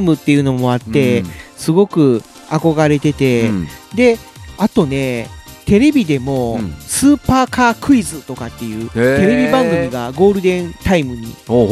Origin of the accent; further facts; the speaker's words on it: Kobe, Hyogo, Japan; で僕はあの地元神戸なんですけども、